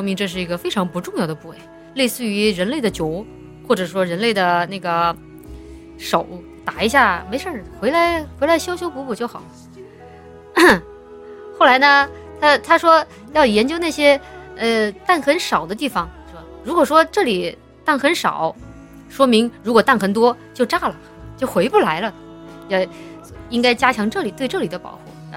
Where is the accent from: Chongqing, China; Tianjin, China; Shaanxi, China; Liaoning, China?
Chongqing, China; 我当初应该也是做的这个卷子，我是重庆的考生吗？